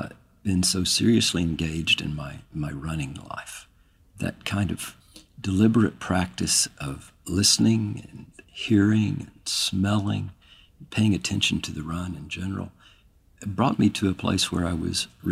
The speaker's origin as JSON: {"language": "English", "town": "Austin", "region": "Texas", "country": "United States", "said": "I'm 64 years old, and I'm from Austin, Texas."}